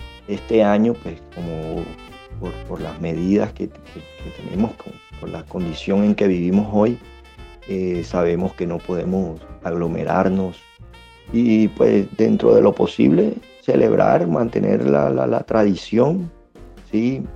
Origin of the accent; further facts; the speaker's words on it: Barranquilla, Atlántico, Colombia; Soy de Barranquilla, en el departamento del Atlántico.